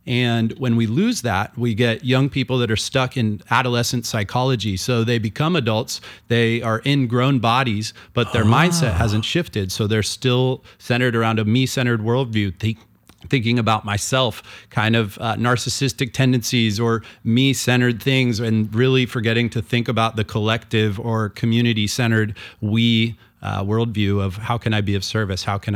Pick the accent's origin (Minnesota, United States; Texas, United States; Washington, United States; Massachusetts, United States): Washington, United States; Vashon; I grew up on Vashon, became a teacher